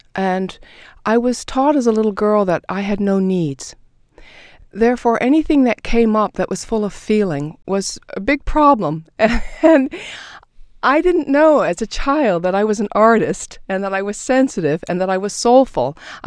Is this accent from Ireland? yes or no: no; Toronto, Ontario, Canada; Well, we grew up in Toronto, and at that time, it was considered a mission church